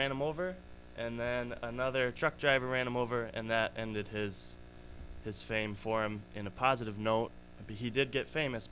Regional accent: Michigan, United States; from Michigan

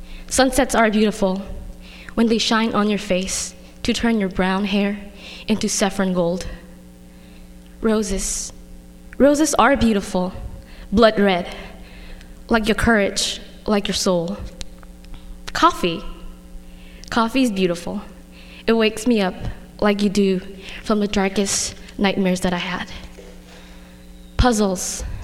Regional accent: Myanmar; I'm from Myanmar

